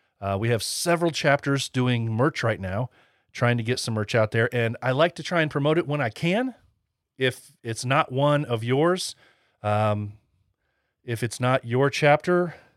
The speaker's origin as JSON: {"language": "English", "region": "Indiana", "country": "United States", "said": "from Bearded Villains, Northern Indiana, and the host of The Heart of a Villain."}